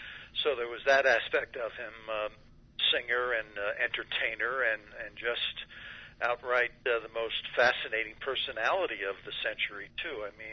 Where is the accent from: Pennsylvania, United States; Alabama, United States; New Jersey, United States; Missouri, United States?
New Jersey, United States; Ramsey; As you mentioned, I was a mayor of my hometown in Ramsey, New Jersey.